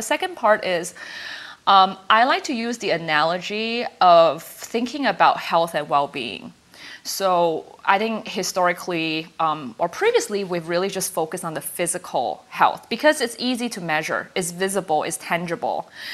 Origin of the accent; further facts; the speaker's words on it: Singapore; moved away; also born or lived in North America; I grew up in Singapore, and I grew up not really thinking too much or too interested in the Chinese culture and cultural heritage.